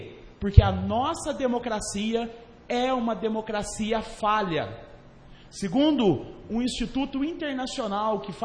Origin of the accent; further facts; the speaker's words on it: Brazil; Portanto, nós hoje, como brasileiros, no sentido de democracia, não passaríamos de ano.